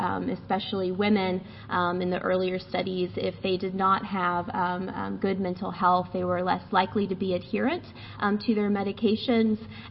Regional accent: Tulsa, Oklahoma, United States; I am from Tulsa, and we only have two urban areas in Oklahoma.

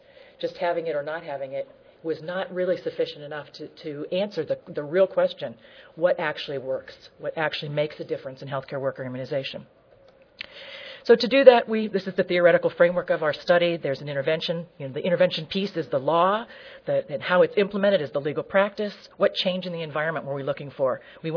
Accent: Ohio, United States; I'm now a local health department director in Mahoning County, Ohio. It is my hometown.

